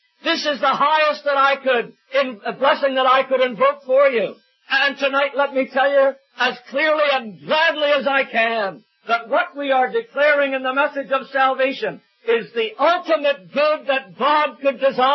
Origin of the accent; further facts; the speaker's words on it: New Brunswick, Canada; Being born and brought up in New Brunswick